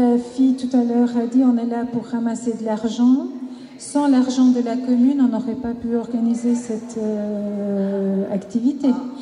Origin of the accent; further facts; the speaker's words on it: Switzerland; je suis d'origine albanaise, je suis suissesse et d'origine albanaise.